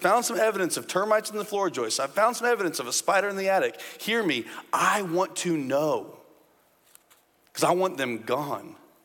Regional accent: Indiana, United States; When I was young, my family, I grew up in Indiana. In Indiana, we have something called snow.

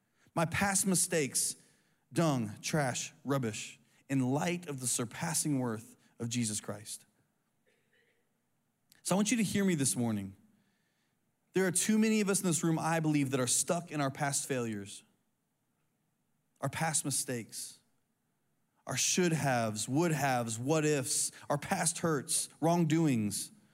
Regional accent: Indiana, United States; now in South Carolina, United States; When I came to CIU in South Carolina, I moved from Indiana.

